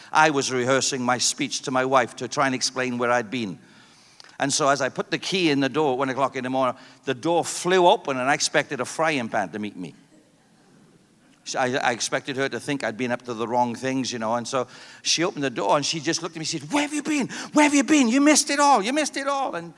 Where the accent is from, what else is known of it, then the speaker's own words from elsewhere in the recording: United Kingdom; And I wanted to cry, but I'm a Brit.